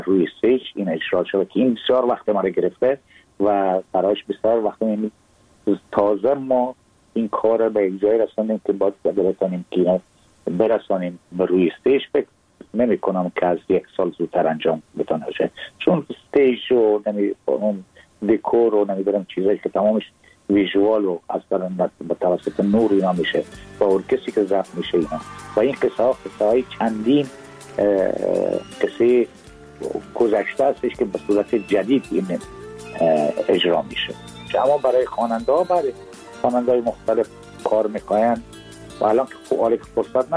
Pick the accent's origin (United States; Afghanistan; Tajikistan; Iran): Afghanistan